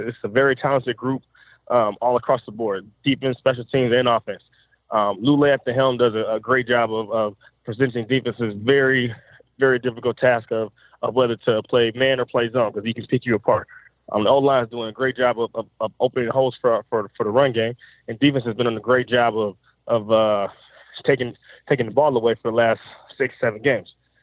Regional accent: Akron, Ohio, United States; Grew up in Akron, Ohio.

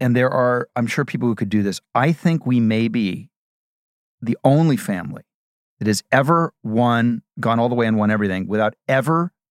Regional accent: Midwest, United States; I'm from the Midwest. I'm like, if you give me a direction, I follow it.

